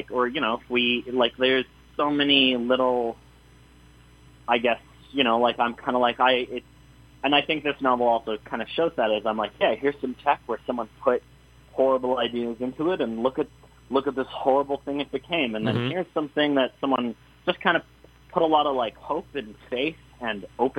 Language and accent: English; Toronto, Ontario, Canada; I'm from Toronto, and I grew up there